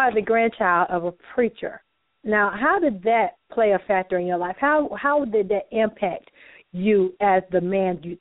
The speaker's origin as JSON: {"language": "English", "town": "Gaffney", "region": "South Carolina", "country": "United States", "tie": "born or raised there", "said": "You know, I had a book signing last year in my hometown in Gaffney, South Carolina"}